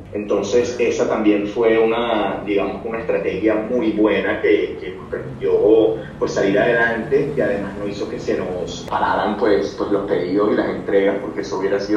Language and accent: Spanish; Colombia; somos los primeros colombianos en ser aceptados al Salón del Móvil en Milán.